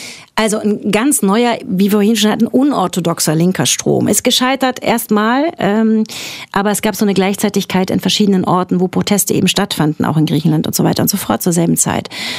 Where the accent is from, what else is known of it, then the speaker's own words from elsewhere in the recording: Frankfurt am Main, Hesse, Germany; Ich komme eben aus Frankfurt am Main und habe da studiert